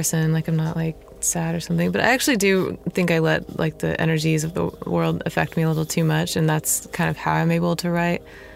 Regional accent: Sacramento, California, United States; also born or lived in Los Angeles; because I'm from Sacramento, and, you know, yeah, but I guess I lived in LA for like 7 years or something

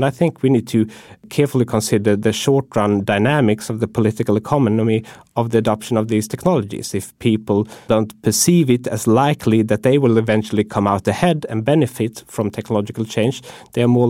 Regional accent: Sweden; now in United States; when I go home to my home country, which is Sweden, there's much less concern about automation than in the United States.

